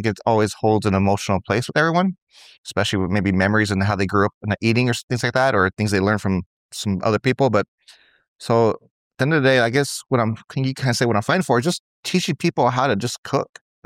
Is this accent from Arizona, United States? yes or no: yes; Tucson, Arizona, United States; I grew up in Tucson, Arizona. Didn't have a really good childhood